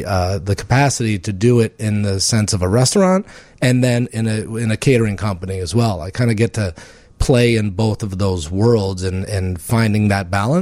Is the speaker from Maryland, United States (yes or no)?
yes; Baltimore, Maryland, United States